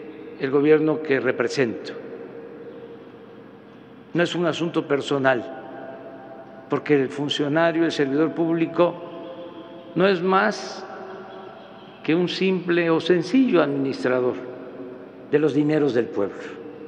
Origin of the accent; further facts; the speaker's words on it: Mexico; Y así somos los mexicanos, perseverantes, y sabemos enfrentar todos los desafíos.